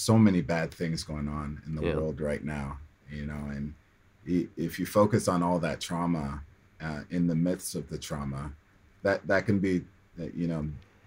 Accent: Midwest, United States; also born or lived in Kingston, Jamaica / Chicago, United States; now in North Carolina, United States; I was 6 when I came to the States in the 80s. Moved to the Midwest from Kingston, Jamaica. It was a big culture shock, but love the Midwe

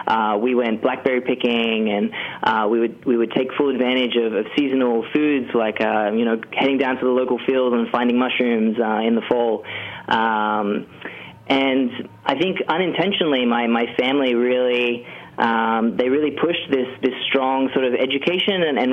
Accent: Australia; So I grew up in a small country town in Australia.

